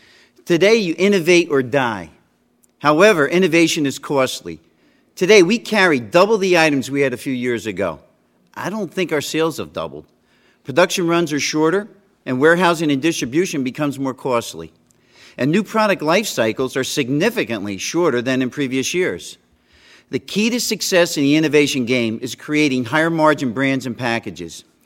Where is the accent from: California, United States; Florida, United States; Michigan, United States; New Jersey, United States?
New Jersey, United States; Paterson; now in Philadelphia, United States; I grew up in Paterson, New Jersey. How you doing? I live in Philadelphia, so yo.